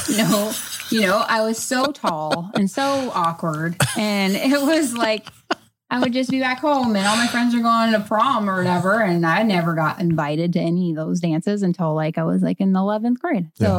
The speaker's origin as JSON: {"language": "English", "region": "Arizona", "country": "United States", "said": "I'm from Arizona. I don't know any of this stuff."}